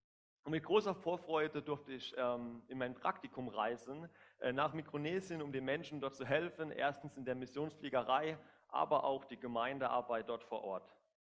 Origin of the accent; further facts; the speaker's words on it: Zweibrücken, Rhineland-Palatinate, Germany; Ursprünglich komme ich aus Zweibrücken, das liegt in Rheinland-Pfalz, bei Kaiserslautern.